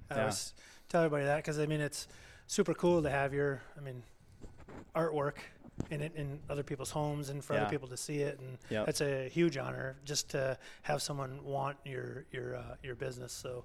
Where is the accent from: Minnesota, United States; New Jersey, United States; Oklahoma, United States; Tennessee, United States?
Minnesota, United States; Faribault; Southern Minnesota. Okay. Yeah. But only about a half hour from the very south end, like down in the Faribault area is originally where I grew up.